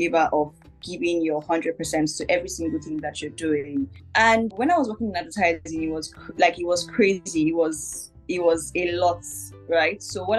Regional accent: Jos, Plateau, Nigeria; I am 27. I'm about to turn 28. I grew up in Jos, Plateau State

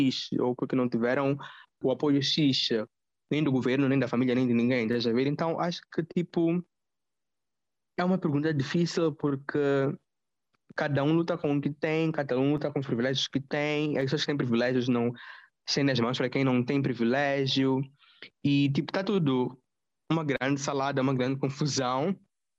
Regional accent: Mozambique; Eu sou jovem, sou moçambicano

